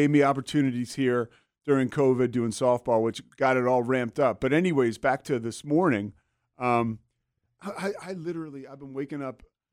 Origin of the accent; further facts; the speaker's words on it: Philadelphia, Pennsylvania, United States; now in Waco, United States; I'm from Philadelphia, initially I thought Waco was just going to kind of be like a stop for me, and it became my home.